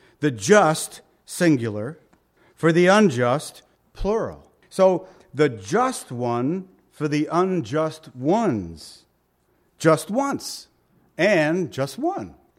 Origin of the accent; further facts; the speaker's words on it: United States; now in Toronto, Canada; When we first got up to Toronto, I found it to be okay. But believe it or not, being American, I found I was in a place where it was really hard to defend myself.